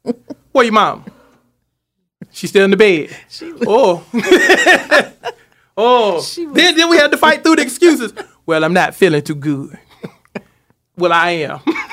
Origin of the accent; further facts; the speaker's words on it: Seneca, South Carolina, United States; I'm from Seneca, South Carolina. So it's kind of like home. I'm like, she reminds me of people from my hometown.